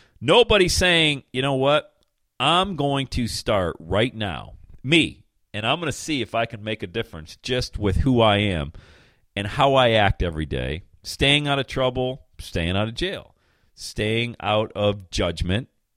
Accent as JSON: {"language": "English", "town": "Bradford", "region": "Pennsylvania", "country": "United States", "tie": "born or raised there", "said": "I grew up in Bradford, PA. There was one black family in our town. Population, 8,000 people, one black family."}